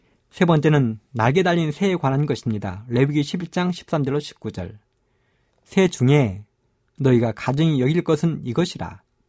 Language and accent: Korean; South Korea; 어릴 적 저는 섬진강가에 살면서 여름이면 꽤 많은 고기들을 잡았습니다.